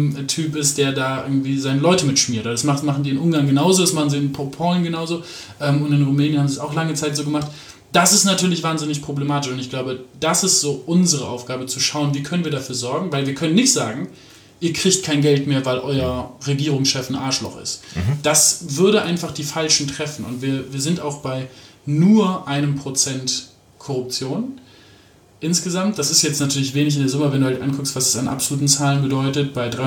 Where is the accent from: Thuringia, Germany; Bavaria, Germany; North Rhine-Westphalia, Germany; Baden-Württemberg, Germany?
North Rhine-Westphalia, Germany; Aachen; also born or lived in Hamburg; ich bin geboren in Mahlen, dann irgendwie in Hamburg, aber das war so eine sehr bewegte Kindheit. Jedenfalls aufgewachsen bin ich in Aachen, also auch in Nordrhein-Westfalen.